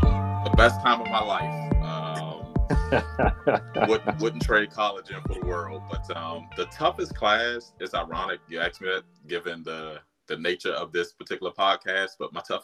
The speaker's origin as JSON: {"language": "English", "town": "Washington", "region": "District of Columbia", "country": "United States", "tie": "born or raised there", "said": "Born and raised in Washington, D.C."}